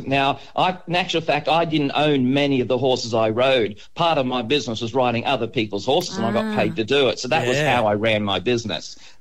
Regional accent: Maitland, New South Wales, Australia; Sydney's sort of my home city. You know, I came from the Maitland-Newcastle area, and so I did a lot of my competition around the Sydney area.

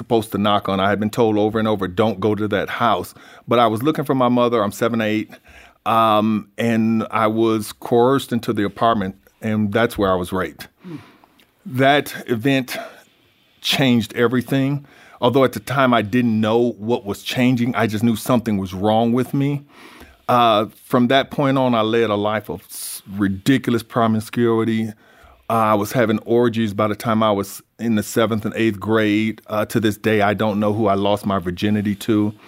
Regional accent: United States; I was raised in the Vineyard Housing Project, which was considered the worst place in the city, the worst place in the worst city.

